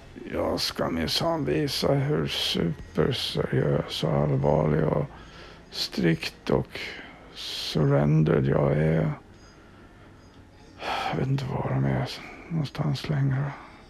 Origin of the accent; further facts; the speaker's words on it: Sweden; Lagom är bäst, som vi svenskar brukar säga.